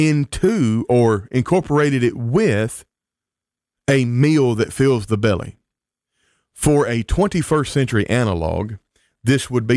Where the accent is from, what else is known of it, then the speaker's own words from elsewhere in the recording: the South, United States; I'm from the South in the United States, you can tell, so because I'm using the word casserole very, very often.